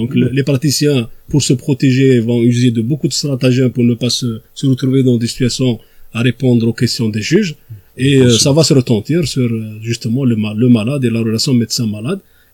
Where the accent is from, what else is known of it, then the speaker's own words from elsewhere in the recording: Algeria; on est des Algériens à part entière. Nous avons nos obligations, mais nous avons aussi nos droits.